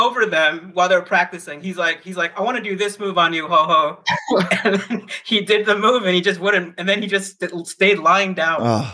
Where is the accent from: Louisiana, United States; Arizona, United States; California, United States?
Arizona, United States; Phoenix; I'm from Phoenix, Arizona.